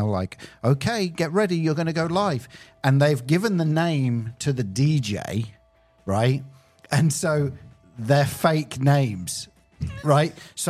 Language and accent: English; England, United Kingdom; As you can tell, I'm originally from England